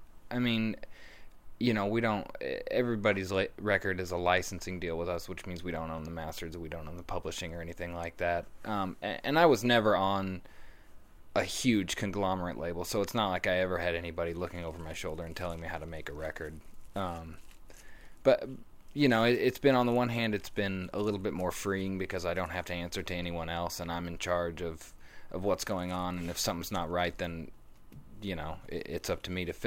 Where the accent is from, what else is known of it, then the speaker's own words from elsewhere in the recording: Portland, Oregon, United States; born there; It took me back home to Portland. I was born in Portland, Oregon, and moved back there in 2007.